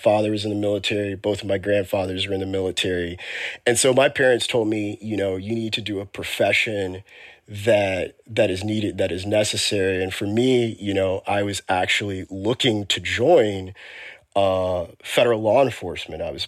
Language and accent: English; Texas, United States; I'm from Texas. I grew up in Texas. And so there is definitely a normalcy to firearms in that environment.